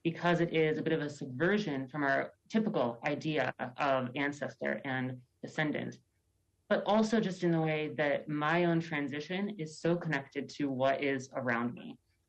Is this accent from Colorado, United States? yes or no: yes; Colorado, United States; now in Alaska, United States; I grew up down south in Colorado and very recently actually moved to Shingaani here in Southeast Alaska.